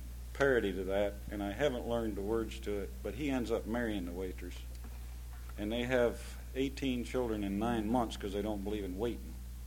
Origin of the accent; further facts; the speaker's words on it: West Virginia, United States; also born or lived in Illinois / Michigan / Missouri / Pennsylvania; now in Georgia, United States; some 32 years ago when I was growing up in West By God, Virginia. And I have so far lived in Illinois, Michigan, Missouri, Pennsylvania, West Virginia, Texas, Florida, and now Georgia, and I'm getting ready to move to North Carolina.